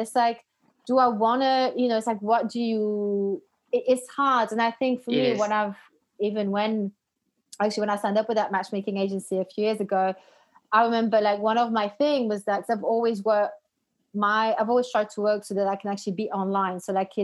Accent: Belgium; been a foreigner wherever, you know, I lived. Like, even when I didn't grow up in Denmark, which is where my mum is from. I grew up in Belgium.

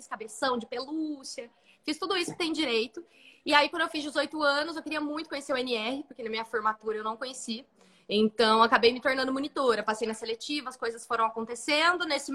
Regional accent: Guaratinguetá, São Paulo, Brazil; eu sou de Guaratinguetá, né, interior de São Paulo, entre São Paulo e Rio de Janeiro.

